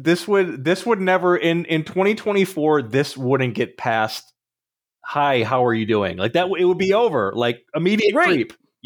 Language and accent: English; Michigan, United States; Yeah. Well, I'm from Michigan, so it was a road less traveled sort of deal, and I got out of there.